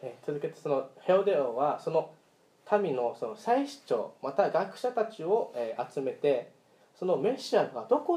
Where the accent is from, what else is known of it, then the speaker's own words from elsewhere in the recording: Okinawa, Japan; また私が、まあ、沖縄出身なんですけど、沖縄の方に帰国した時に、普通の一般の高校に、まあ、留学することができなかったためインターナショナルスクールの方にと、行きました。